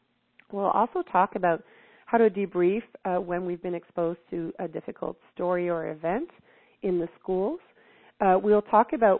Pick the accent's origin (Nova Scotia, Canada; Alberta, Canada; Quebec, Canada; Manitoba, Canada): Quebec, Canada; Montreal; although I'm from Montreal, I was actually, my parents moved up to the High Arctic to be teachers before I was born in the early 1960s.